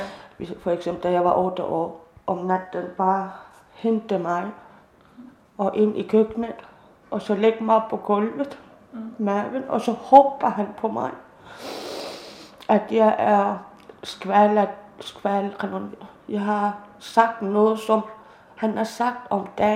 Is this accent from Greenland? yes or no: yes; Greenland; Min familie kommer fra Sokotorpen. Ja. Men jeg voksede op i Sød Frederikshåb. Blev adopteret, da jeg var 2 år gammel.